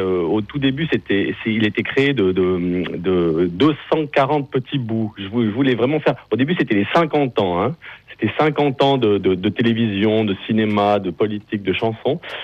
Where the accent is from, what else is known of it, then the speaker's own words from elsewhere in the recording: Switzerland; je venais de la Suisse